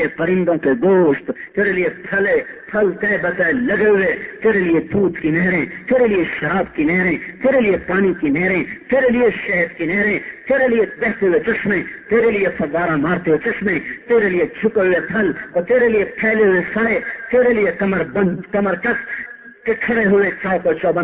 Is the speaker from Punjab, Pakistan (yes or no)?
yes; Khanewal, Punjab, Pakistan; میرا ضلع خنوال ہے